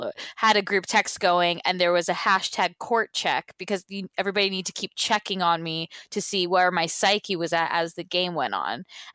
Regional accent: California, United States; And we're from California.

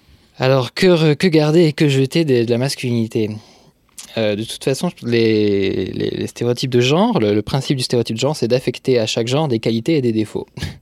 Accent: Bourgogne-Franche-Comté, France; also born or lived in Brittany; J'ai grandi en Franche-Comté, puis en Bretagne, enfin en province essentiellement. Je viens d'un un milieu, on va dire, moyen, une classe moyenne, plutôt éduquée

